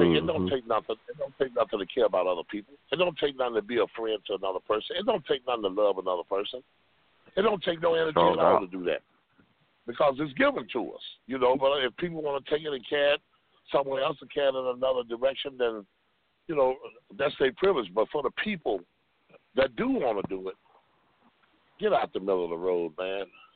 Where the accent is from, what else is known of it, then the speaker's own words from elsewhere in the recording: Greenville, Mississippi, United States; I didn't come from no California, no Florida, no Boston. I come from Greenville, Mississippi.